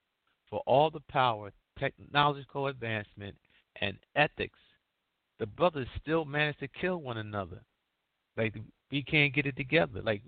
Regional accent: United States; You know, I'm American

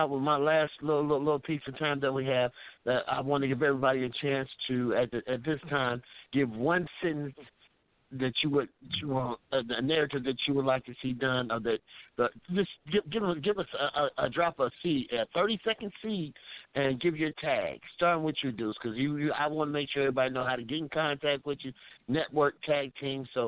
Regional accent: San Francisco, California, United States; born there; I was born in the Bay. Yeah, like they say, I was born in the Bay with … Yeah. San Francisco.

